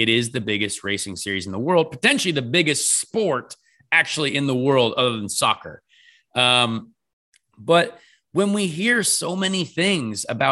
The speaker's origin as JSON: {"language": "English", "country": "United States", "said": "it's not a justifiable criticism to just because we're American, you know what I mean?"}